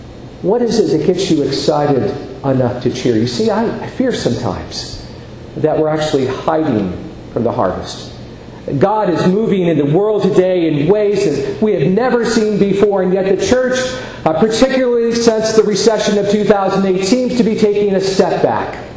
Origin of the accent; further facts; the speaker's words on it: St. Louis, Missouri, United States; Recently, the St. Louis Cardinals, my hometown team, went all the way.